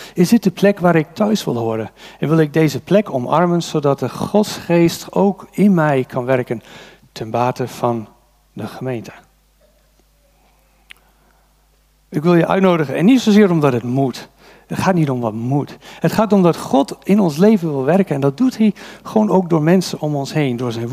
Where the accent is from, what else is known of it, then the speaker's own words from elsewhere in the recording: Canada; Dutch is a second language; also born or lived in Vancouver / Ontario / United States / Amsterdam; now in Loppersum, Netherlands; ik ben bijvoorbeeld een immigrant, ik kom uit Canada. En ik heb in Vancouver gewoond, in Amerika gewoond, in Ontario gewoond, en in Amsterdam gewoond, en in Rijnsburg gewoond, en in Zuid-Holland gewoond. En nu woon ik in Loppersum inmiddels 17 jaar, of in Noord-Groningen